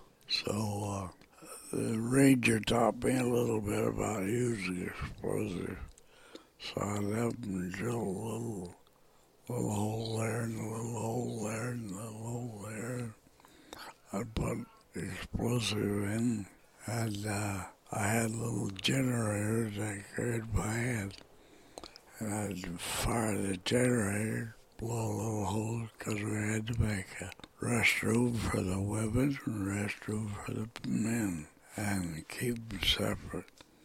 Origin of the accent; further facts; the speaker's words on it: Porterville, California, United States; Well, not too much. But orange groves. I grew up around orange groves. So we had Porterville.